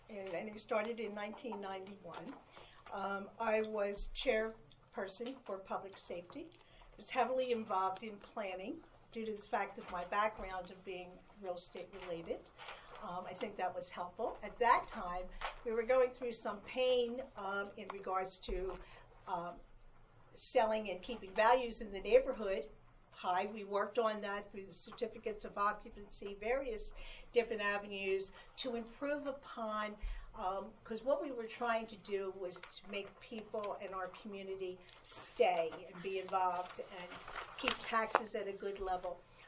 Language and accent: English; Pennsylvania, United States; I was born and raised in Delaware County, so back in 1991, I was councilwoman in the borough of Brookhaven for two terms.